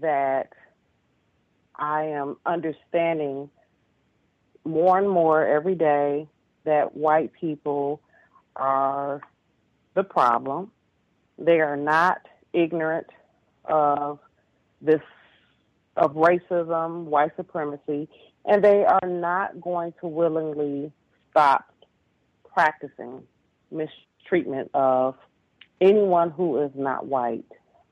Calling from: Detroit, Michigan, United States; I'm calling from Detroit, and I just wanted to chime in briefly. I just arrived at my 40 years on this planet

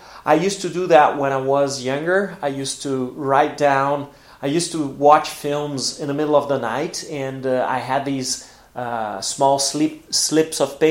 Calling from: Porto Alegre, Rio Grande do Sul, Brazil; English is a second language

